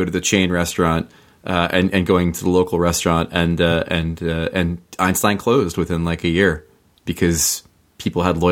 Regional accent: Mattawan, Michigan, United States; my hometown of Mattawan when I was growing up

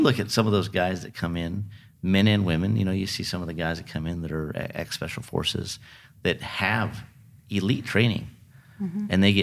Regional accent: Oregon, United States; I'm from Oregon originally, and it's the same way.

